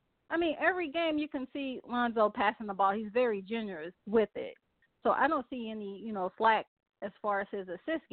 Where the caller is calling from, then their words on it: Racine, Wisconsin, United States; I am calling from Racine, Wisconsin.